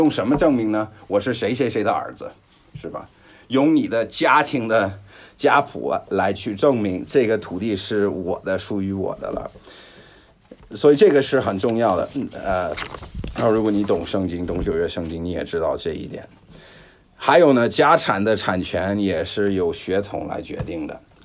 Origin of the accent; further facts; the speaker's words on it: United States; 特别是我们美国人，因为都是混血的